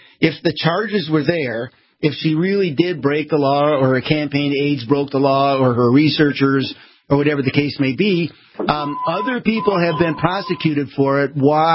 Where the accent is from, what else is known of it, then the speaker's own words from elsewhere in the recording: Bismarck, North Dakota, United States; I was in Bismarck, my hometown. I grew up there. I dragged Main Street all the time in my hot rods.